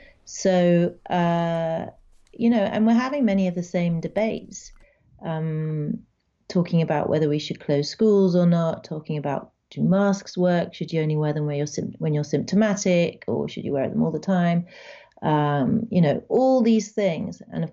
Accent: United Kingdom; now in Paris, France; I mean, I'm British, but I live in Paris.

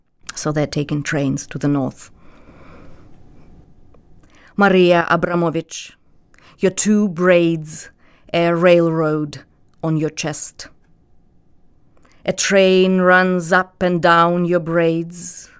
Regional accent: Minsk, Belarus; first language Russian; English is a second language; now in United States; because I teach in the United States, so I use English daily. With my family, in Minsk, I use Russian.

